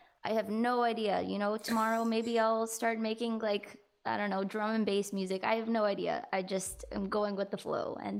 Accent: India; because at least like being Indian, I have been told so many times, like, we should make a dance song.

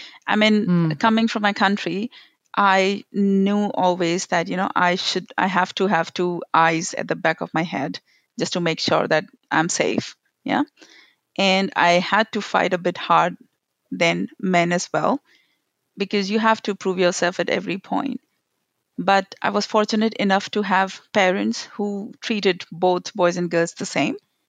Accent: India; I'm from India.

